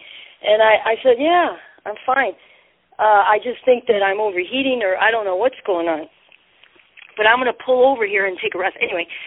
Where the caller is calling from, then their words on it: Missouri, United States; from Missouri. Or I'm not from Missouri. I actually happen to be in Missouri.